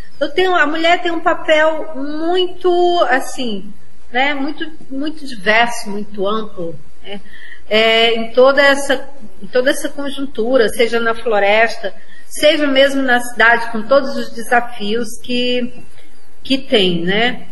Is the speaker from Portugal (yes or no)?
no; Acre, Brazil; desse lugar de onde, né, de onde eu venho, de onde eu falo, que é o Acre